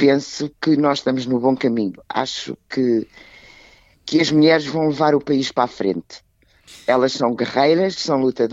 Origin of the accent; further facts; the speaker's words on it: Lisbon, Portugal; Eu sou freguesa da freguesia de Campo de Ourique, onde nasci e vivo.